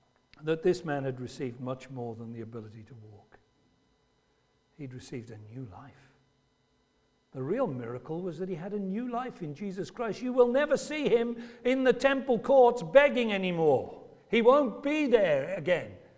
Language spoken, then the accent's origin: English; England, United Kingdom; We're English or British. After all, we don't do a lot of leaping, do we?